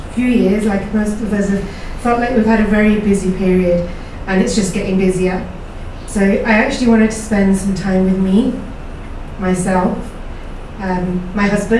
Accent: London, United Kingdom; now in Dubai, United Arab Emirates; I'm originally from London, but now I live in Dubai.

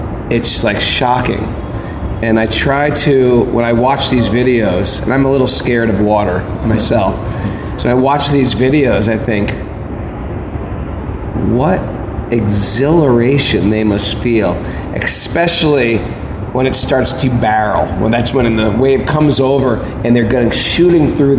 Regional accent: Germany; I mean, we're from Germany and, you know, all over Europe and America.

